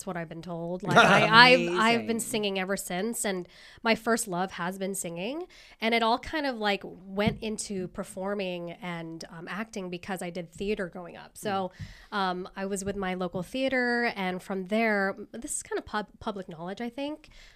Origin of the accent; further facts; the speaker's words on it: Philippines; because I am Filipino, so Filipinos, they always pronounce it correctly.